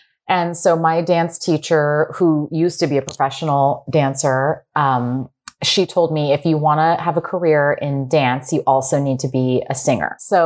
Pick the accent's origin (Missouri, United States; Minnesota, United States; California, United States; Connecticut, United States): California, United States; But I grew up in California, and the idea of coming to New York and being on Broadway honestly never crossed my mind ever.